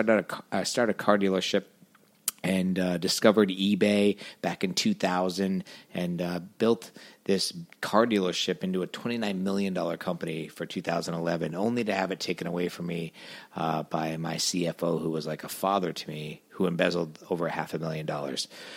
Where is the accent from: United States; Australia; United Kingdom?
United States; Bellingham, Massachusetts; also born or lived in Boston; I grew up rough. And in the area where I grew up, it's right on the border of Woonsocket, Rhode Island. It's called Bellingham, Massachusetts. It's like the armpit of the universe.